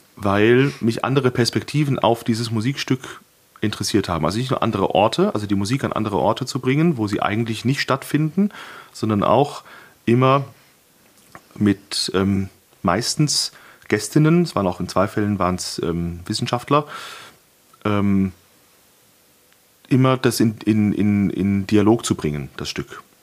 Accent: Limburg an der Lahn, Hesse, Germany; Und der Sitz der Gesellschaft ist Limburg an der Lahn, das ist meine Heimat.

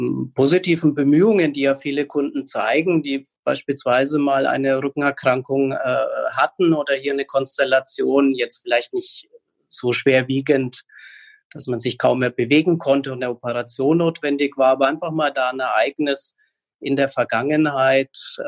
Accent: Bavaria, Germany; obwohl ich ja als Franke ein bisschen eher pessimistisch bin

